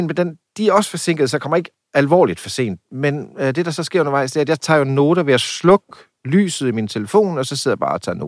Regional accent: Vamdrup, Region of Southern Denmark, Denmark; det er jeg ikke, fordi jeg er fra Vandrup

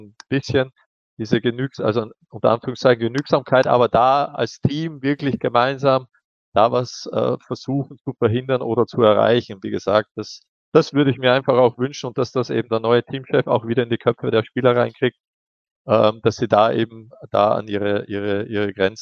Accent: Austria; Ich glaube, eigentlich sind wir Österreicher ja eh ein Stück weit genügsam

